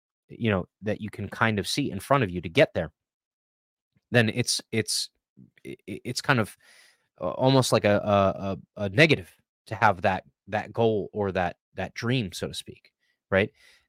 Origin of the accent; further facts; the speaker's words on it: New Jersey, United States; interestingly enough, you know, New Jersey saw net inflows from, you know, the COVID pandemic. And, you know, my home state has seen property prices hold up.